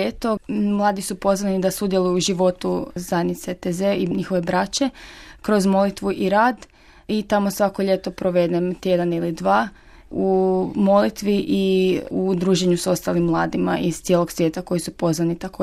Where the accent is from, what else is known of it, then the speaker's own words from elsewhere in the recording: Zagreb, City of Zagreb, Croatia; ja sam iz Zagreba, studentica sam